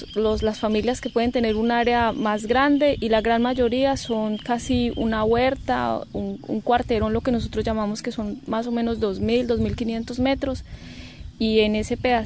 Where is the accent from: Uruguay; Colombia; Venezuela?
Colombia; Riosucio, Caldas; Soy de Colombia, de un resguardo indígena que se llama Cañamomo Loma Prieta, de un municipio que se llama Río Sucio Caldas.